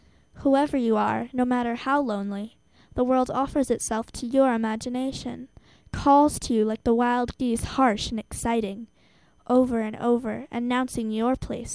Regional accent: Caro, United States; I'm 11 years old as well, and I'm from Caro.

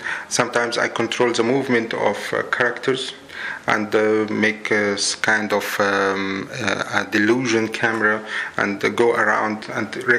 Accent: Cairo, Cairo Governorate, Egypt; And I'm from Egypt, Cairo. I just arrived 2 days ago.

